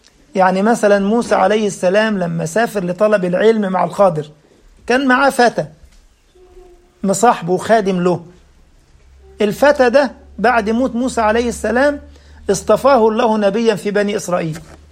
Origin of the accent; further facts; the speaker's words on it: Egypt; عندنا في مصر يقول لك بيتكلم من مناخيره